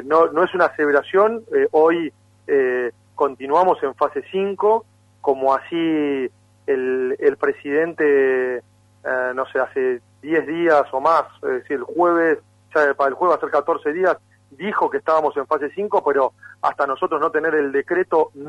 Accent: Argentina; nosotros somos una cultura argentina que comparte mate, mucho

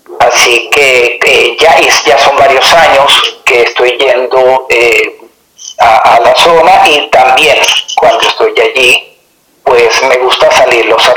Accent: Venezuela; No, yo soy venezolano.

